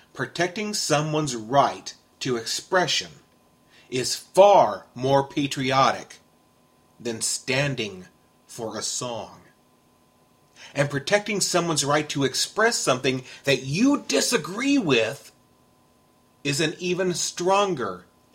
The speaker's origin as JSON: {"language": "English", "country": "United States", "tie": "born or raised there", "said": "I know I'm an American. I am fully aware of which country I was born and raised and live in."}